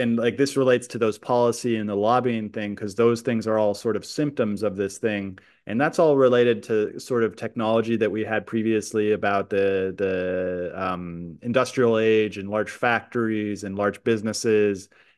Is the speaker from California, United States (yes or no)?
yes; California, United States; maybe you share it from growing up in the Bay Area, is that the Bay Area was, and maybe continues to be, of the future.